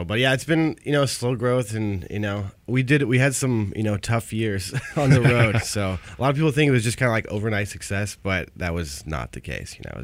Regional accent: Seattle, Washington, United States; also born or lived in Madison, Wisconsin; Yeah, basically. I was born in Madison, Wisconsin, actually, but I moved out here pretty young, so we're full Seattleites, I'd say.

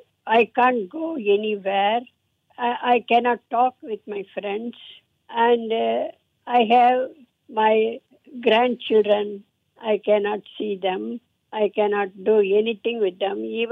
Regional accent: Kuala Lumpur, Malaysia; I am 90 years old. I am from Kuala Lumpur.

